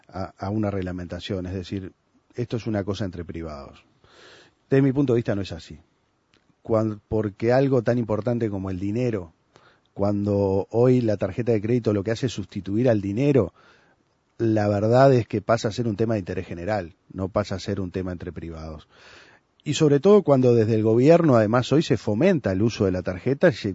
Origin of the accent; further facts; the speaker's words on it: Canelones, Uruguay; yo soy de Canelones, vivo en la costa